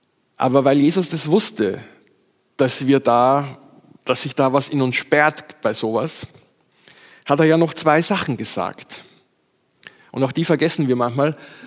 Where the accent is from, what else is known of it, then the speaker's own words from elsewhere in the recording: Austria; Wie bindet man Schnürsenkel oder Schuhbänder, wie man bei uns in Österreich sagt?